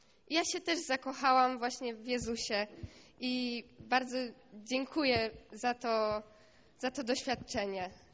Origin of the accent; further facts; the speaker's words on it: Gliwice, Silesian Voivodeship, Poland; z Gliwic.